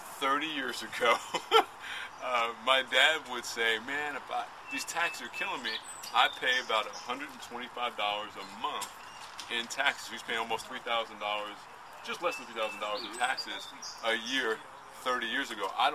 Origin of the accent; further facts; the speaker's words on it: New Jersey, United States; he's actually from Monmouth County, which is my hometown, Monmouth County as well.